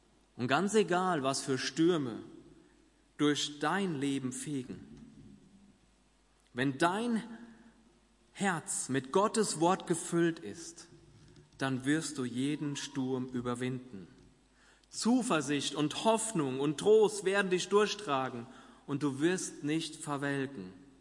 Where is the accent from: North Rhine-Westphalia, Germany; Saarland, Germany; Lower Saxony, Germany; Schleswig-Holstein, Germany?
North Rhine-Westphalia, Germany; Wie schon gesagt, komme ich ja aus dem Siegerland. Und es ist einer der waldreichsten Kreisgebiete in ganz Deutschland.